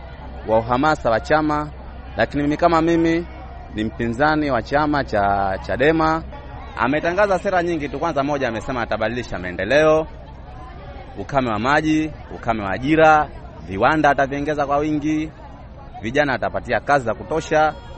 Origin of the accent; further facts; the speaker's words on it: Mbweni, Dar es Salaam, Tanzania; na umri wa miaka 24, natokea Mbweni, Dar es Salaam, wilaya ya Kinondoni, kata ya Kawe.